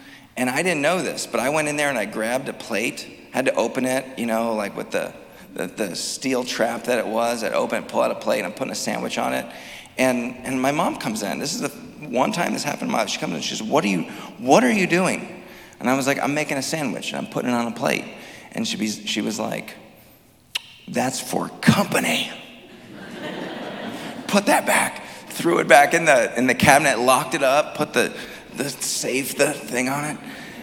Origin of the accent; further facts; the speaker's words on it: Appleton, Wisconsin, United States; I grew up in Appleton, but I raise my kids now. We live in the Hortonville School District.